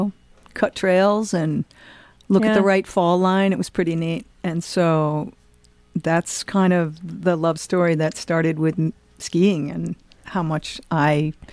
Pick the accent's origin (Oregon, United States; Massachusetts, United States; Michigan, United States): Massachusetts, United States; South Egremont; I grew up in the Berkshires, which is in Massachusetts, which was South Egremont, Mass., and also right on the border with South Egremont and Hillsdale, New York.